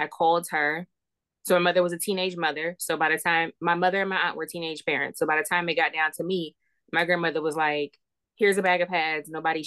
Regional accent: Maryland, United States; also born or lived in East Cleveland, Ohio; So, like, I grew up in East Cleveland, but I was raised in Maryland.

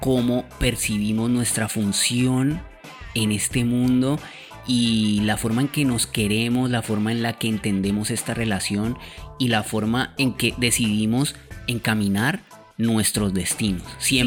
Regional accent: Palmira, Valle del Cauca, Colombia; yo estudiaba en la Universidad del Quindío en Armenia y soy de Palmira Valle, igual que Lina.

